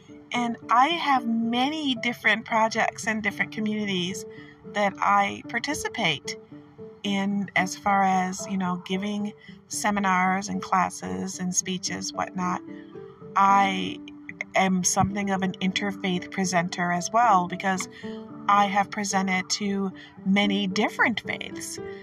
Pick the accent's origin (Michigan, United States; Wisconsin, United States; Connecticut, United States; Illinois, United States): Michigan, United States; Detroit; now in Warren, United States; I come from Detroit. I was born in Detroit, and I now live in Warren, Michigan.